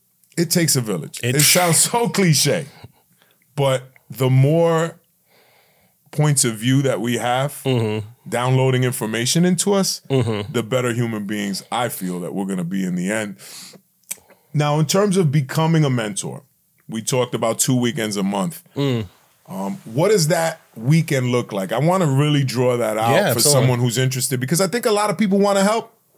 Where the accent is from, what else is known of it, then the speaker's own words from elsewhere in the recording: New York City, New York, United States; because I grew up in New York City, to me, I could care less.